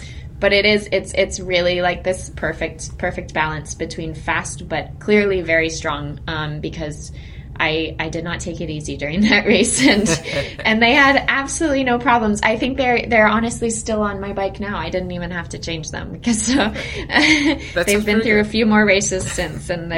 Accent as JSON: {"language": "English", "country": "United States", "said": "As an American, we're like, you know, we see like the love that, you know, Europe has for the sport."}